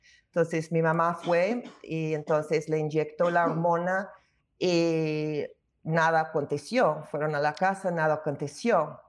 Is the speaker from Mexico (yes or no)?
no; Chicago, Illinois, United States; born there; gracias a Dios que fue ilegal en mi ciudad natal de Chicago en ese año de 64